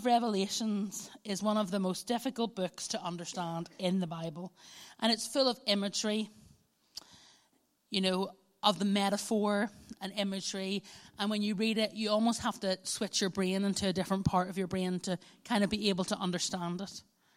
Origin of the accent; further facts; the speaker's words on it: Northern Ireland, United Kingdom; as a Northern Irish person, you know, hope for the best, expect the worst.